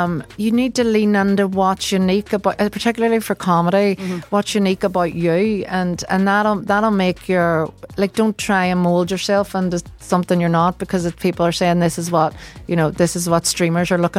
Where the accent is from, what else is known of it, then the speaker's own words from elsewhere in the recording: Ireland; maybe it's because I'm Irish, but I think particularly in Ireland, nothing can stay serious for too long.